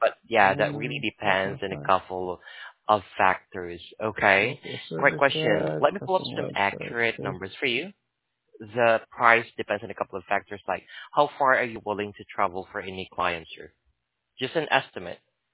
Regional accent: Philippines; English is a second language; By the way, I'm originally from the Philippines, okay?

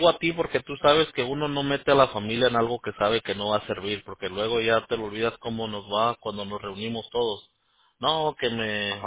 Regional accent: Mexico; mis papás son de Monterrey, ¿verdad? Soy de México

